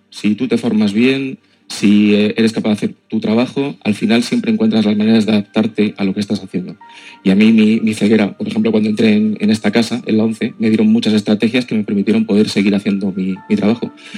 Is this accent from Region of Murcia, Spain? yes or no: no; Madrid, Community of Madrid, Spain; now in Granada, Spain; Yo soy de Madrid.